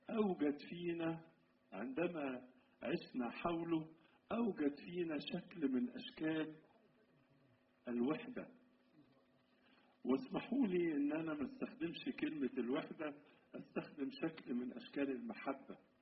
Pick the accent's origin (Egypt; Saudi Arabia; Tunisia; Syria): Egypt; وبقت حياتنا كمصريين حياة متميزة في وسط العالم كله